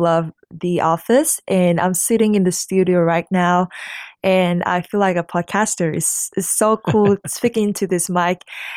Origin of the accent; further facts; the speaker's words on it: Hanoi, Vietnam; now in Cincinnati, United States; yes, correct. That's my hometown, Hanoi, Vietnam.